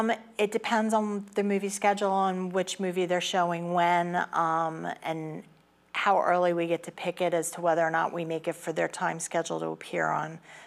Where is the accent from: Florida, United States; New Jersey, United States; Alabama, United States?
New Jersey, United States; born there; I was actually born in South Jersey.